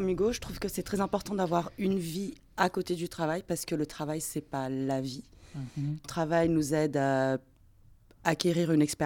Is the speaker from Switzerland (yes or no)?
no; Réunion, France; Je suis française, mais native de La Réunion. Donc, comme je disais, j'ai la particularité d'être domienne.